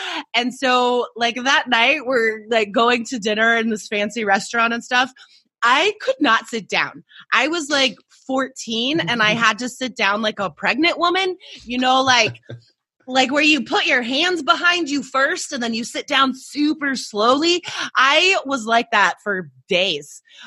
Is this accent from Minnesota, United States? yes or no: no; Carson City, Nevada, United States; I grew up in Carson City, Nevada, near Lake Tahoe, and just all the kids are in the ski program, like through elementary school and middle school.